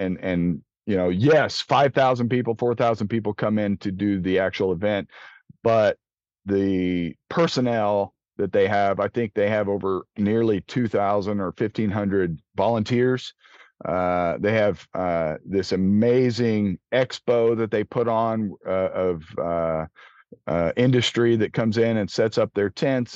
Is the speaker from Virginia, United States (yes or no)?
no; Indiana, United States; how did you know I was from Indiana?